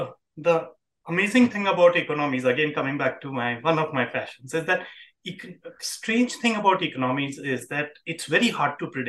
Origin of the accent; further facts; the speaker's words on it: India; born there; very gratifying as a Indian born person.